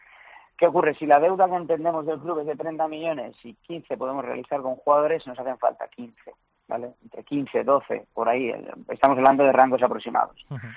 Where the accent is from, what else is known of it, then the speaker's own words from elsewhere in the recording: Valencian Community, Spain; yo soy un empresario valenciano